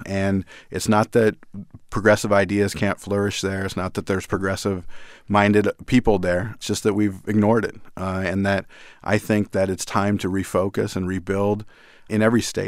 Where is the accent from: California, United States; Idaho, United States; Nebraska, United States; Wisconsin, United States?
Nebraska, United States; I grew up in Nebraska, and when I talk with my conservative friends there, we're pretty close on a lot of the issues.